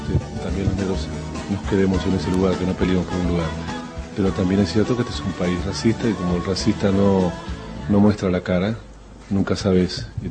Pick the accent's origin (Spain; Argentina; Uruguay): Uruguay; En todo el mundo donde yo he ido a tocar, jamás la gente cree que soy uruguayo